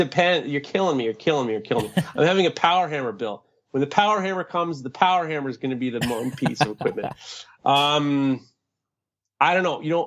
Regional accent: New York City, New York, United States; Growing up in New York City, I grew up with the artist Keith Haring.

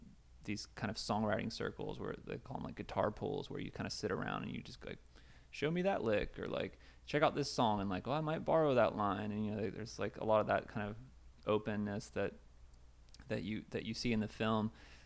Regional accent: Florida, United States; growing up in Florida, where he lives

